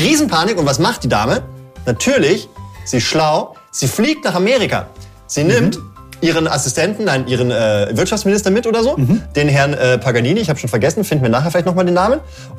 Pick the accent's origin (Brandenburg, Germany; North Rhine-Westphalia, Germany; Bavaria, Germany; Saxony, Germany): Bavaria, Germany; Ich bin Franke, muss freundlich sein.